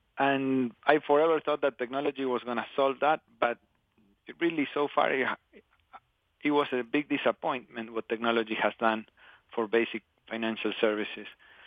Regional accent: Patagonia, Argentina; I grew up in Patagonia, in the southern part of Argentina

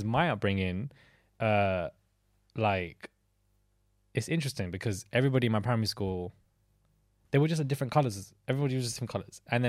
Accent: London, United Kingdom; So growing up in London as a child is very different as somebody who's ethnic and growing up somewhere else, obviously.

